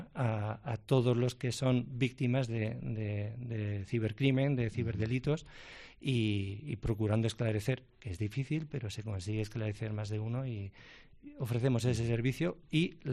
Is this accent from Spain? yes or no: yes; Navarre, Spain; echaba de menos mi tierra, pero allí también había muchos navarros